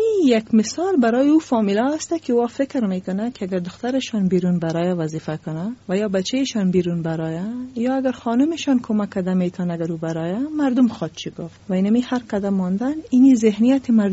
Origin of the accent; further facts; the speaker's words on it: Afghanistan; خواب کراته را ماندم و بعد از افغانستان آمدیم